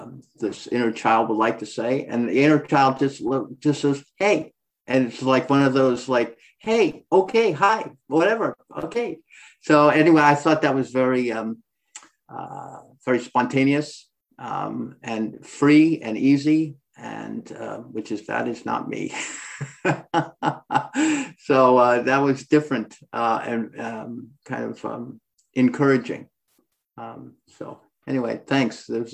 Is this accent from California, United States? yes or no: yes; California, United States; I'm from Northern California.